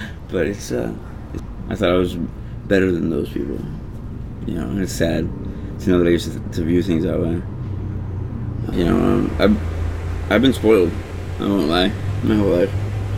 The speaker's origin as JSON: {"language": "English", "town": "Goble", "region": "Oregon", "country": "United States", "tie": "born or raised there", "said": "I'm originally from Oregon. Born and raised. Small town, Goble, up Highway 30, about an hour north of Portland."}